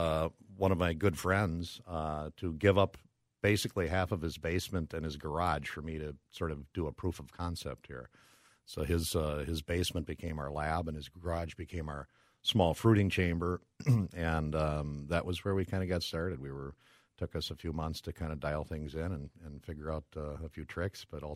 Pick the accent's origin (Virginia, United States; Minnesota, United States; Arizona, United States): Minnesota, United States; Brooklyn Park; Well, I'm a Minnesota boy. Grew up, born and raised in Brooklyn Park